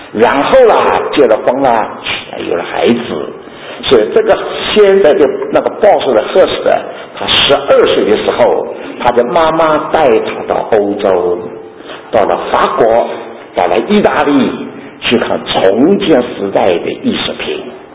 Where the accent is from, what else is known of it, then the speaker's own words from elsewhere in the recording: Shanghai, China; also born or lived in Japan / Taiwan; 我去过北京才知道自己是中国人，我在上海长大的是西方社会，我在日本呢是日，我到台湾是日本社会和西方社会的，我没有一些是中国老的文化的